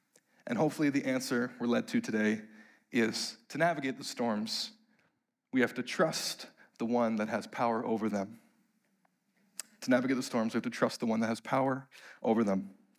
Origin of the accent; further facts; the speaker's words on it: Ontario, Canada; Growing up in Ontario, there are not a lot of things that I actually miss about the province.